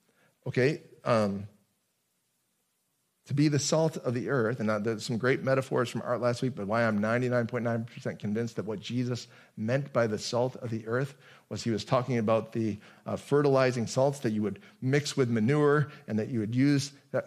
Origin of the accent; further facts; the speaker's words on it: United States; Like, I'm an American. I live in something that doesn't sound like America.